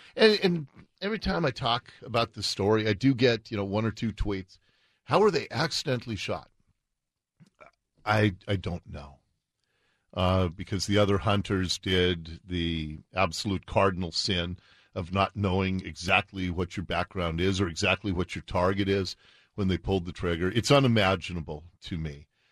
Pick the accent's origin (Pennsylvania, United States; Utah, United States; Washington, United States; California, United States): Washington, United States; Seattle; I was born in Seattle. I grew up on the mean streets of Ballard. My wife and I bought our first house in Ballard, and we still live in the suburbs of Seattle.